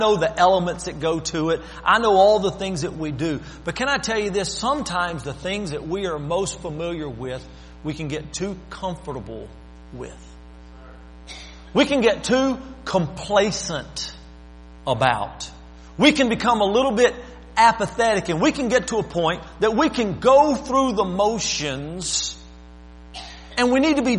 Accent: Alabama, United States; born there; I was born in Alabama, heart of the South

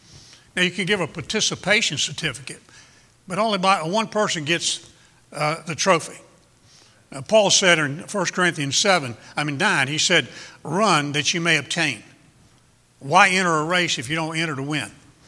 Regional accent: Virginia, United States; now in Moyock, United States; Since I moved to Carolina, I've tried to develop the language. You know, I'm from Virginia. I'm a missionary to Moyock, and I started talking a little slower

